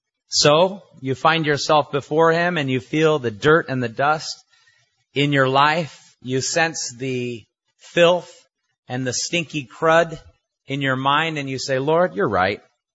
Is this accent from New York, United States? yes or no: no; North Shore, Hawaii, United States; also born or lived in Wahiawa; Of course, I was born in Wahiawa and raised on the North Shore, so anything like a car wash would be exciting.